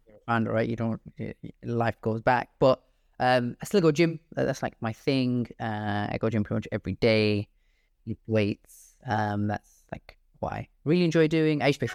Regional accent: Birmingham, West Midlands, United Kingdom; Turns out where I'm from, where I'm based. I'm based out in Brum, Birmingham, best in the UK.

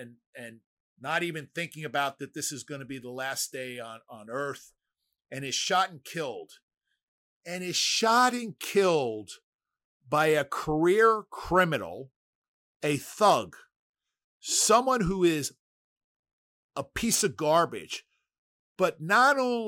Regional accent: New York City, New York, United States; I'm born and raised in New York City. And so you have this sense of street awareness, street smarts.

